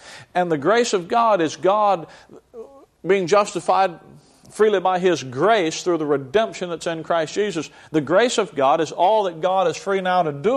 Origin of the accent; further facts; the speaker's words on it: Alabama, United States; Down south, when I used to pastor in Alabama, and I'm born and raised in Alabama